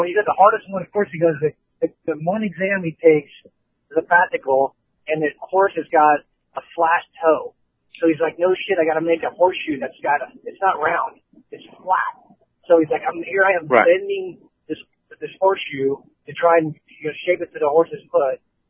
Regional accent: Edmonds, Washington, United States; born there; You know, I was born in Edmonds.

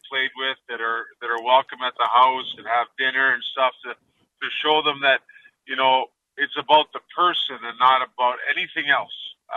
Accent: Thunder Bay, Ontario, Canada; I grew up in Thunder Bay with someone that was of Iranian and Persian descent.

